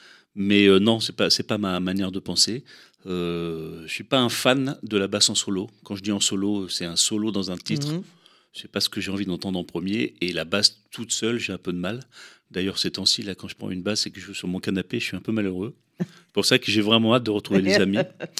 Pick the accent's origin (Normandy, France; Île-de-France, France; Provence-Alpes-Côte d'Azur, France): Île-de-France, France; Paris; Alors, je suis parisien, je suis né à Paris.